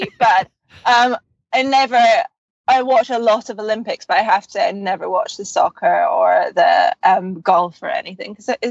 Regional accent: Scotland, United Kingdom; I'm very proud as a Scot and as a Brit.

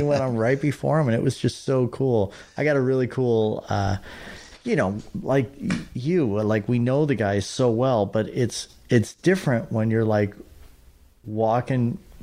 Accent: Detroit, Michigan, United States; In Detroit.

